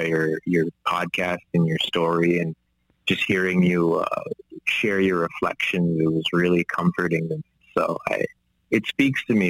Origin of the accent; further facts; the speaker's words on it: Saskatoon, Saskatchewan, Canada; born there; I was born in Saskatoon, Saskatchewan, and on my mother's side, she's Cree, she's Woodland Cree. And that's the indigenous side of me